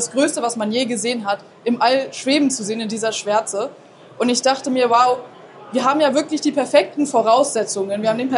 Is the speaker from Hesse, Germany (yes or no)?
no; Berlin, Germany; ein Funkkontakt mit der TU Berlin, mhm, in meiner Heimatstadt.